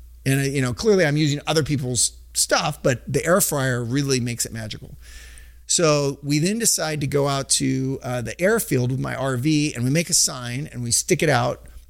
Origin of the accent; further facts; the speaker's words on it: Sacramento, California, United States; I'm not from there, and I don't know where the good parts are, and I'm from Sacramento.